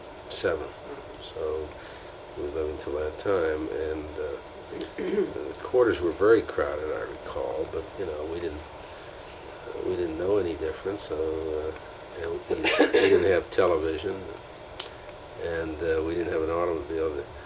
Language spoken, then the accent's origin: English; New York City, New York, United States; I was born in Meadowlands, but I was moved to New York when I was just a baby.